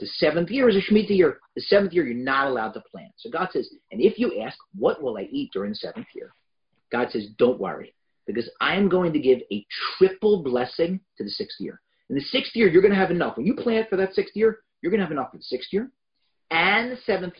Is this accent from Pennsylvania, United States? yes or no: yes; Philadelphia, Pennsylvania, United States; I said, but you know, I'm from Philadelphia. I'm an Eagles fan.